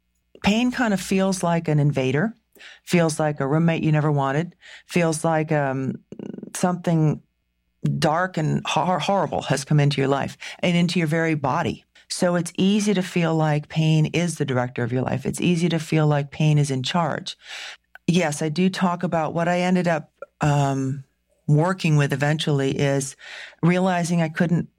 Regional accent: New England, United States; Now, I'm from New England. We do stoicism really well.

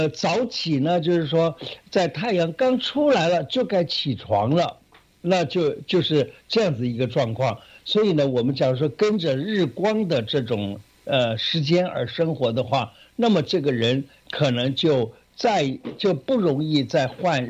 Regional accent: China; 这个是我们中国人的这种很特殊的一种计算这个年岁的方法。

